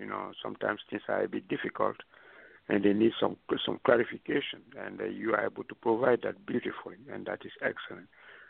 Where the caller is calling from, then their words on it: Illinois, United States; I'm calling from Illinois